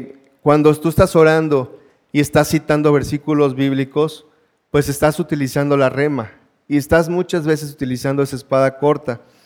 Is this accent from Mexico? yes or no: yes; Veracruz, Mexico; la mayoría sabe que yo soy de Veracruz